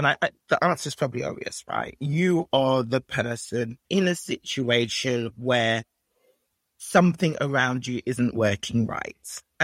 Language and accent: English; Nigeria; I'm laughing because I bought T-shirts about being Nigerian because we got a reputation in terms of being real drivers and entrepreneurs.